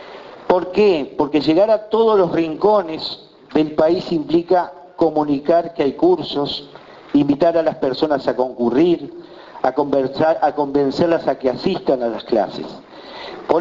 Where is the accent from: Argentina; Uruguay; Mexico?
Uruguay; como uruguayos